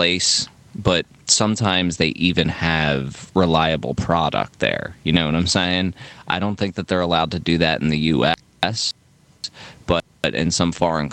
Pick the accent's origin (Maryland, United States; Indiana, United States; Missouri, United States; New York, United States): Maryland, United States; also born or lived in Philadelphia; I was born in Philly, and I grew up there, and then I moved to Maryland when I was a kid